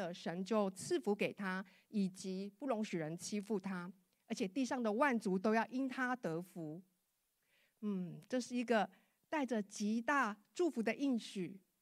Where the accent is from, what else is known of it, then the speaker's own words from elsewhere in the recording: Taiwan; now in United States; 我们曾经在美国，我们从台湾来到美国